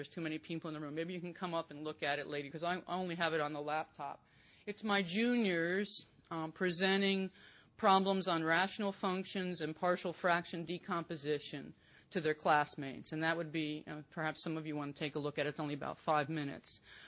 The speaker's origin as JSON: {"language": "English", "region": "New Jersey", "country": "United States", "said": "I'm from New Jersey. I thought I would definitely be loud enough. Originally, I've tried to rise above that."}